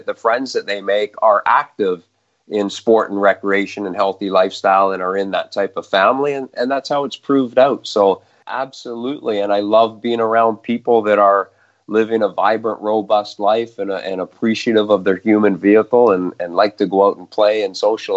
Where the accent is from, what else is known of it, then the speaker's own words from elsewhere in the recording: Peterborough, Ontario, Canada; And I grew up in Ontario, small town Peterborough, in a great family.